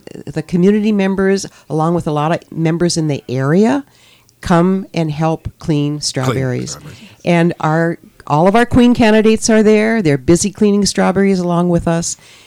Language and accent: English; Chassel, Michigan, United States; when we were little girls growing up in Chassel, many of the Chassel Lions Club members were still members when we retired and came back to Chassel.